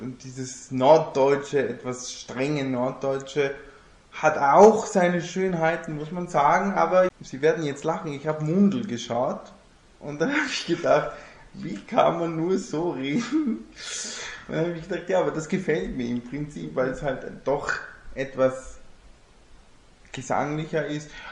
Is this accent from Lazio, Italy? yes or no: yes; Rome, Lazio, Italy; German is a second language; Ich war 3 Jahre alt, wie ich angefangen habe, Deutsch zu sprechen. Und deswegen bin ich immer so zwischen zwei Identitäten gependelt, im Sinne von, bin ich jetzt Deutscher oder bin ich jetzt Italiener?